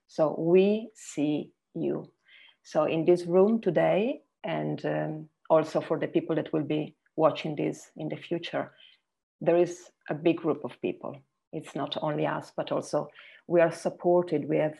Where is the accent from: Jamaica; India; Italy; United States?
Italy; English is a second language; I'm from Italy.